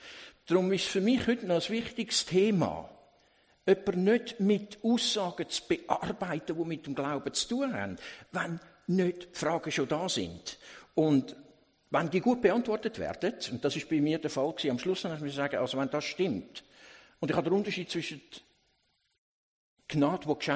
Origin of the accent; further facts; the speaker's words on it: Zurich, Switzerland; Okay, ich bin von Zürich, bin in Zürich geboren, bin dort in die Schule gegangen.